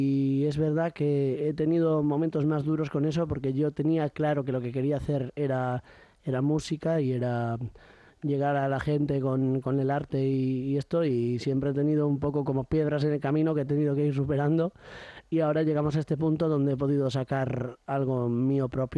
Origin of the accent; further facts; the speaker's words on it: Pasaia, Basque Country, Spain; Bueno, yo soy nacido en Pasaya y soy un músico guipuzcoano. Y toco mucho la guitarra por todos los pueblos de la geografía de Euskal Herria.